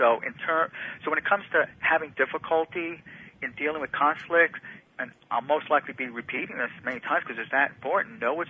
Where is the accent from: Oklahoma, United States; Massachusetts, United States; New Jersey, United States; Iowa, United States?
New Jersey, United States; I love growing up in New Jersey.